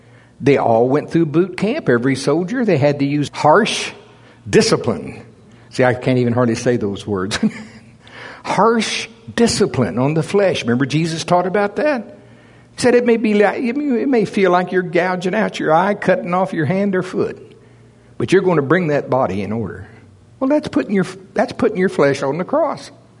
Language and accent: English; United States; I mean, I grew up in America, and the American dream.